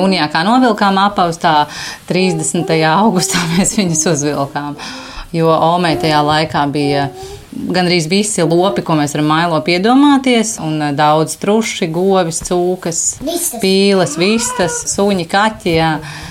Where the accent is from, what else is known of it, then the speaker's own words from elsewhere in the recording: Riga, Latvia; Un es esmu dzimusi Rīgā, Rīgas dzemdību namā. Jā, turpat, kur manas meitenes ir piedzimušas. Jā, es esmu rīdziniece